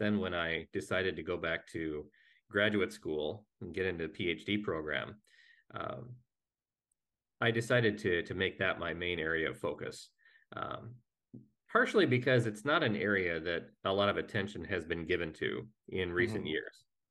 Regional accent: Minnesota, United States; And I went through confirmation in my Lutheran church there in my hometown in Minnesota, and didn't really take much of it to heart.

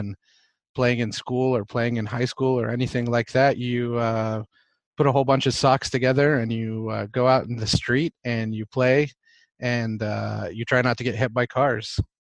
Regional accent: Egypt; I was born and raised in Egypt.

